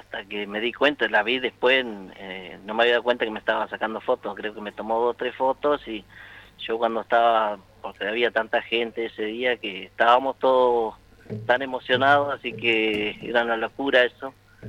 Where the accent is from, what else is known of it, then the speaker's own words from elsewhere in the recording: Valcheta, Río Negro, Argentina; born there; yo soy nacido allá en Balcheta y bueno, tengo todos mis parientes allá en Balcheta y en Aguada Cecilia también tengo parte y bueno, alrededor tengo mis amigos de la infancia.